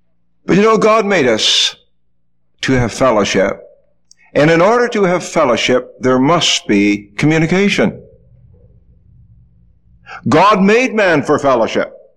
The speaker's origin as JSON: {"language": "English", "town": "Buffalo", "region": "New York", "country": "United States", "tie": "born or raised there", "also_born_or_lived": "Canada", "said": "I was born in Canada and raised in Buffalo"}